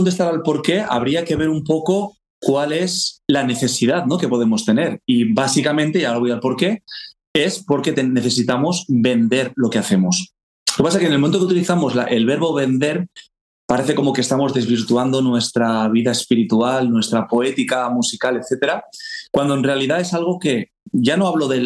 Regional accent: Valencia, Valencian Community, Spain; born there; me formé entre Valencia, que es mi ciudad natal, Varese en Italia, y Estocolmo en Suecia.

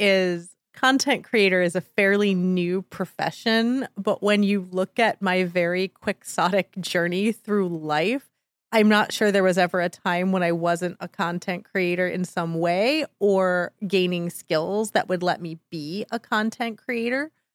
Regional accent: Palm Beach Gardens, Florida, United States; moved away as an adult; also born or lived in Orlando; now in New York City, United States; I was born in Orlando, but I grew up in Palm Beach Gardens.

